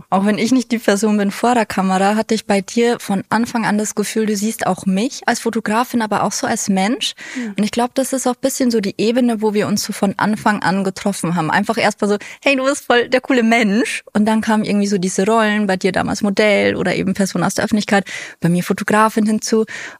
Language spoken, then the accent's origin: German; Bavaria, Germany; dann hätte ich irgendwie in Bayern sein müssen, vielleicht Regensburg ist so die nächste Stadt an meiner Heimat